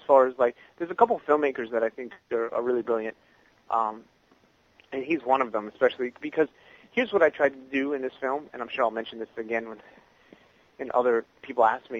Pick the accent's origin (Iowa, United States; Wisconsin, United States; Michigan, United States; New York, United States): New York, United States; also born or lived in Los Angeles; I'm from New York, and I've been in L.A.